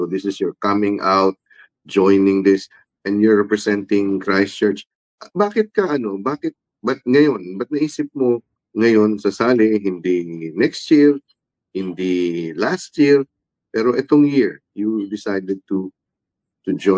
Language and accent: Tagalog; Zamboanga, Zamboanga Peninsula, Philippines; Kasi ako, I'm from Zamboanga, no? I'm part Muslim.